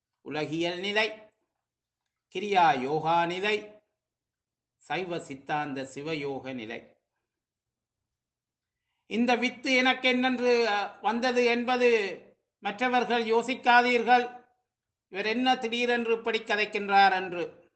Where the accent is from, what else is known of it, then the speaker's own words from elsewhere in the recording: Sri Lanka; அது ஏதோ எங்களுடைய நாட்டில், நான் பிறந்து வளர்ந்த நாட்டில் இலங்கையில் அது மாலையில் கொண்டாடுவார்கள்.